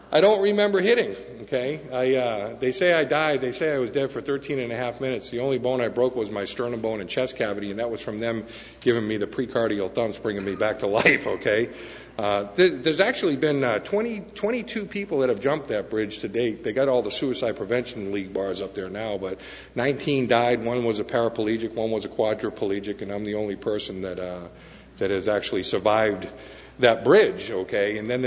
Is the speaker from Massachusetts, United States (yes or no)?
yes; Boston, Massachusetts, United States; I grew up in Boston, one of the most racial capitals of the country in the 70s.